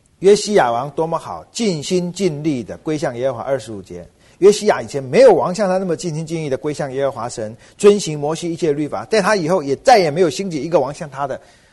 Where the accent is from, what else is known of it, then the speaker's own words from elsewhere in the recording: China; 我们中国人的想法总是好人就要寿终正寝的